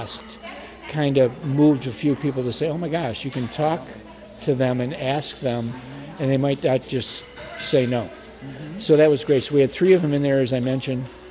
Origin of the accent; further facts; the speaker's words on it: Detroit, Michigan, United States; So I'm from Detroit, also known as the Motor City.